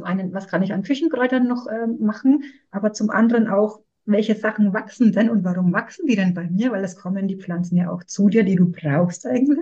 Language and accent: German; Bavaria, Germany; Ich werde dann natürlich in meiner Heimat, im schönen Frankenland, in Nürnberg und Fürth anbieten.